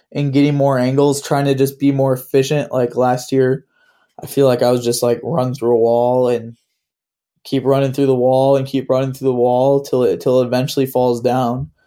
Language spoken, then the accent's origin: English; Wisconsin, United States; well, I'm from Wisconsin, right?